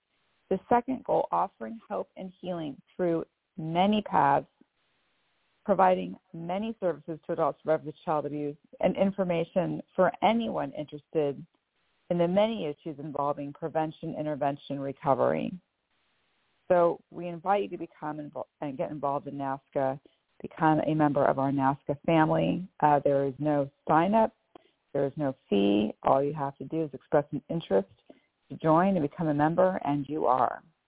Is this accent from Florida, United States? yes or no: yes; Sarasota, Florida, United States; I am from Sarasota, Florida.